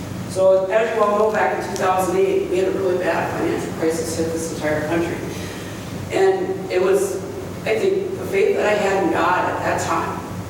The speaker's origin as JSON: {"language": "English", "region": "Minnesota", "country": "United States", "said": "I'm from Minnesota. I'm here visiting my sister"}